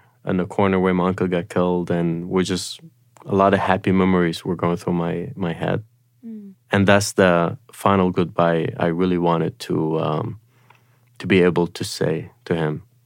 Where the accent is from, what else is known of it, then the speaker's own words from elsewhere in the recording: Iraq; we grew up together in Iraq.